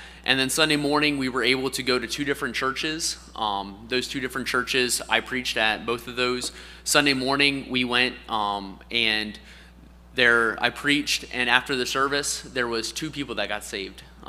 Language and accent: English; United States; to me as an American, I'm like, we're going to get yelled at.